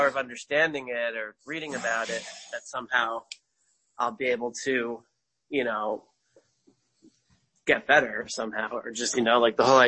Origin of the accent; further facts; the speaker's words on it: New York, United States; now in Northeast Ohio, United States; Yeah, it's so weird to hear that because I am from New York, but that is my area now. So as of this year.